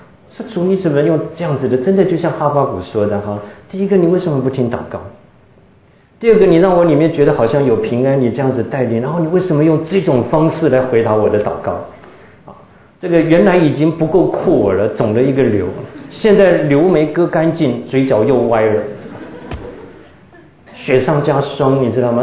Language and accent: Chinese; Tainan, Taiwan; moved away as an adult; now in United States; 就在我的老家台南服过役的，他一听我是台南人就跟我聊起天来了